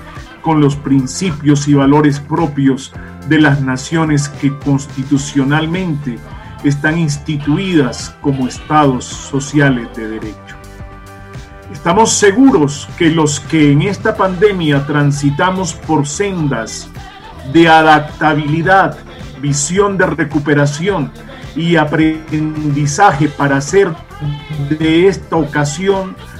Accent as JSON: {"language": "Spanish", "country": "Colombia", "said": "Qué bueno es recordar que todos somos colombianos y que tenemos un gran compromiso de amor por este país"}